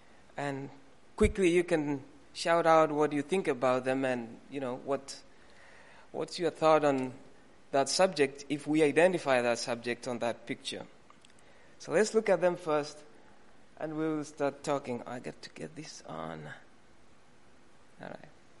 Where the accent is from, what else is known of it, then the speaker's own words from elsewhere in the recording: Kenya; Now, I come from Kenya, and we do have many.